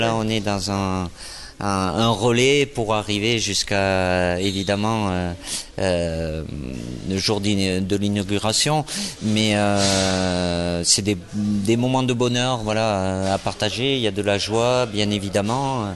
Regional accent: France; en tant que Français

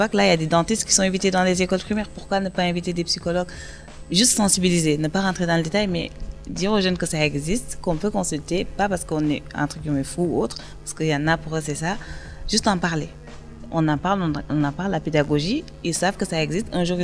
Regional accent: Mauritania; Je suis mauritanienne d'origine.

